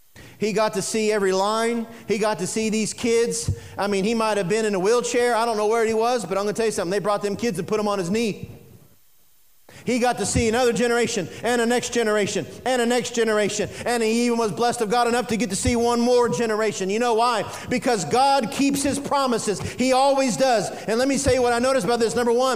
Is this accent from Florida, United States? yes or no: yes; Florida, United States; You know, I grew up in Florida.